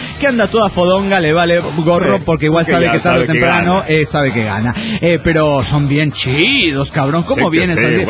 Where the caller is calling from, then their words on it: Managua, Nicaragua; de Managua, Nicaragua.